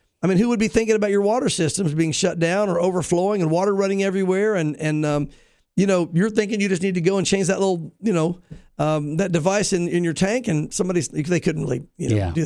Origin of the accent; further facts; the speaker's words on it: Muleshoe, Texas, United States; Muleshoe, Texas. I'm from Muleshoe, Texas. Just had to say that.